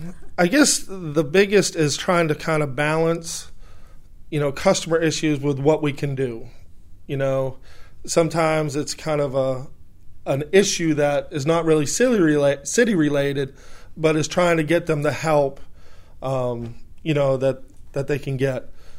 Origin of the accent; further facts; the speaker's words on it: Northern United States, United States; now in Southern United States; I'm from Northern Territories, as I guess they call it here. But I'm a Yankee, but now I've been here about 20 years, so I guess I'm a Southerner now.